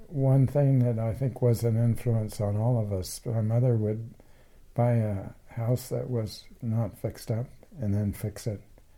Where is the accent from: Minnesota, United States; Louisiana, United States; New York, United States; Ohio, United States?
New York, United States; Mineola; born there; Well, I was born in Mineola, New York, on Long Island.